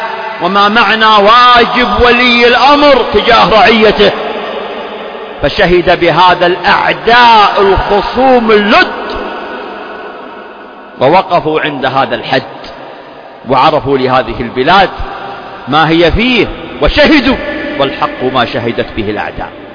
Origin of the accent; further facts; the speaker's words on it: Saudi Arabia; فقامت بلادنا المملكة العربية السعودية وبذلت الغالي والنفيس للحفاظ على أرواح كل من كان على ثراها